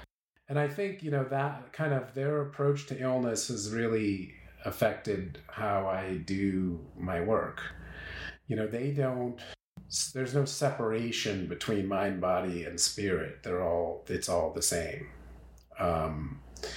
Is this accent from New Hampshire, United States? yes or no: yes; Portsmouth, New Hampshire, United States; So I grew up largely in Portsmouth, New Hampshire.